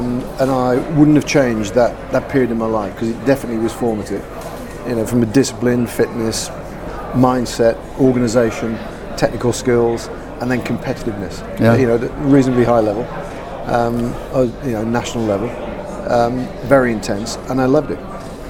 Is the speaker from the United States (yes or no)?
no; Midlands, United Kingdom; and I grew up around in the Midlands, so around me there was all the manufacturers you could think of.